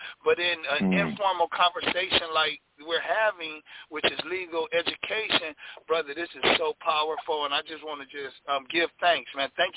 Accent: Los Angeles, California, United States; growing up in Watts, I'm really closely connected to some of my homeboys

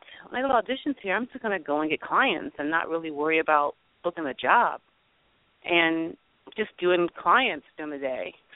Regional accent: New York City, New York, United States; Okay, well … I'm from New York City. I started as a model and a makeup artist in New York City, actually transitioning out of modeling.

